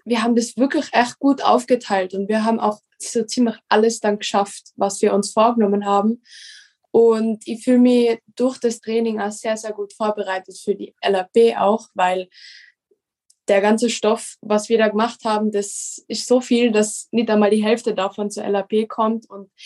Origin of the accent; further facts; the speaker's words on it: Mieming, Tyrol, Austria; Ich komme aus Miming